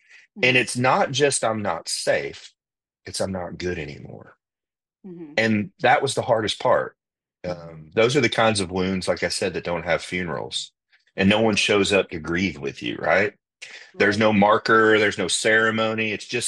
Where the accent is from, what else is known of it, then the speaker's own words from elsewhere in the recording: United States; I'm an American soldier on the other side of the world, serving my country, protecting their country, in trial for life in prison.